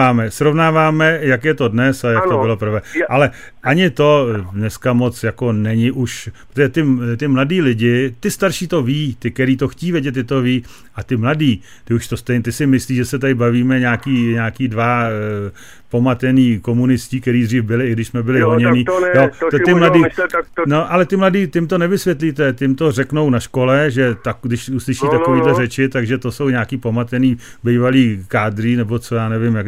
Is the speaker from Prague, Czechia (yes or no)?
no; Plzeň, Plzeň Region, Czechia; i když jsem z Plzně.